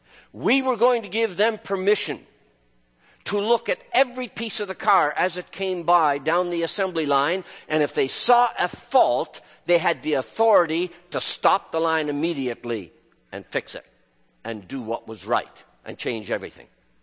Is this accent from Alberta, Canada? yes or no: yes; Lethbridge, Alberta, Canada; we're from Lethbridge, Alberta, where the cowboys still ride horses and stuff like that.